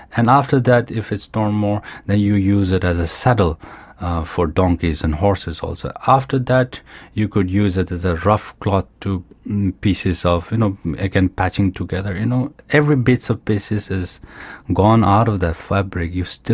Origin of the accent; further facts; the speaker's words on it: Ladakh, India; English is a second language; I remember as a kid growing up on Zanskar, we hardly used to see anything mechanical, you know.